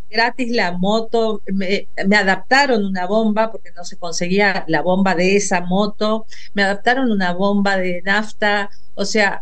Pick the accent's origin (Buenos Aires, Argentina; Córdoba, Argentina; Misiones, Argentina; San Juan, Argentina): Buenos Aires, Argentina; now in Bariloche, Argentina; yo vivía en Buenos Aires, nací en Buenos Aires